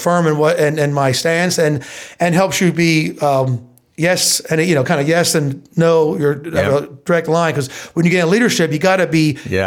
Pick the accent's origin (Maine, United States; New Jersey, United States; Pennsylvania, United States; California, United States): Pennsylvania, United States; Well, I grew up in Lancaster County, obviously here, and good old Brethren boy, going to the Brethren church and everything.